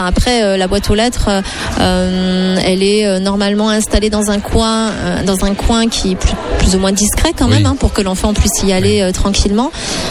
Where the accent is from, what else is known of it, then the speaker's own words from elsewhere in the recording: Nouvelle-Aquitaine, France; moi, je suis du Lot-et-Garonne.